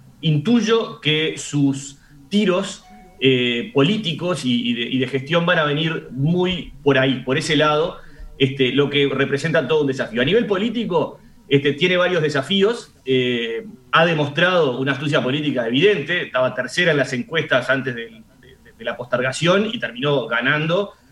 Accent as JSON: {"language": "Spanish", "region": "Montevideo", "country": "Uruguay", "said": "yo personalmente, como montevideano, le abro un crédito"}